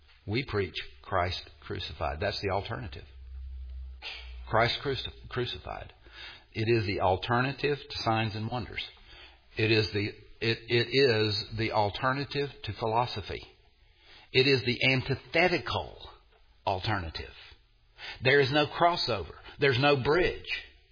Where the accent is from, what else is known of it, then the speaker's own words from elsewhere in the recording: Mississippi, United States; I'm from Mississippi. You are witnessing a miracle right now. A, that I got out of Mississippi.